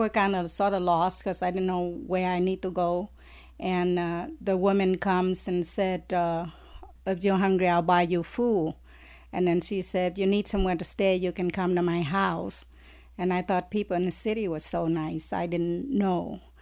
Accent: Vietnam; English is a second language; When I was growing up in Vietnam, we are very poor because my father will go away long, long time, truck driver, sometime come home.

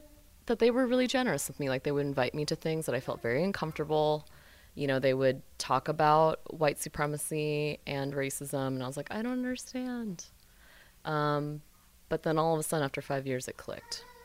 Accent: United States; being Asian American in a very white community, and that those nuggets were planted all along

